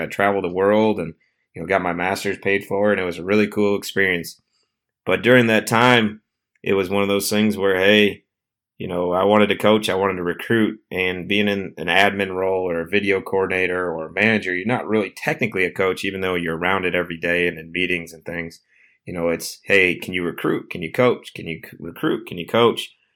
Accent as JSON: {"language": "English", "region": "Wisconsin", "country": "United States", "tie": "born or raised there", "also_born_or_lived": "Chicago area, United States", "said": "Grew up in the Midwest. I was born in Chicago area and lived outside Chicago for a while. And then when I was in third grade, my family decided we're going to move to a farm in Wisconsin. And so grew up on a farm"}